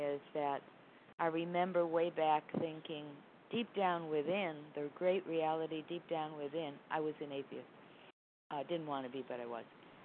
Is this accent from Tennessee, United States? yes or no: no; Connecticut, United States; from Connecticut, and thank God, and that's who I think I am covered today.